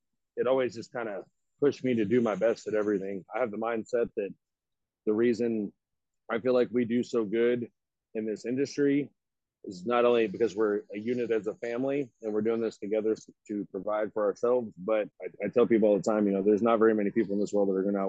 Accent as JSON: {"language": "English", "town": "Fort Worth", "region": "Texas", "country": "United States", "said": "No, I'm actually from Fort Worth"}